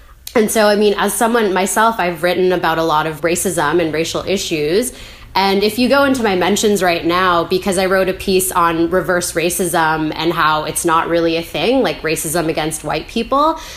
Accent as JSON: {"language": "English", "country": "Canada", "tie": "born or raised there", "said": "I grew up in Canada. I was born and raised here."}